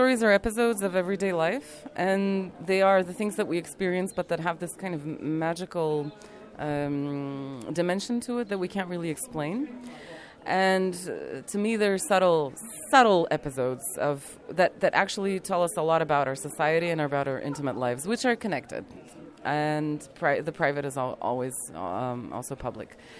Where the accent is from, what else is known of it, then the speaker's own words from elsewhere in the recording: North Macedonia; I'm from Macedonia, and I'm really happy to be here.